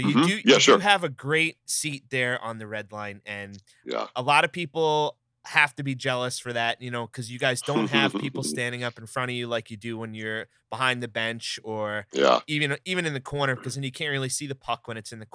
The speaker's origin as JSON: {"language": "English", "town": "Bethpage", "region": "New York", "country": "United States", "tie": "born or raised there", "said": "I grew up in Bethpage."}